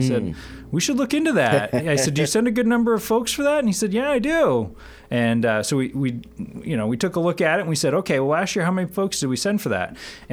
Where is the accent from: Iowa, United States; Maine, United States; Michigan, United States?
Maine, United States; Lincoln; So I'm originally from Lincoln, Maine, and prior to coming down here, I was working up at Katahdin Valley Health Center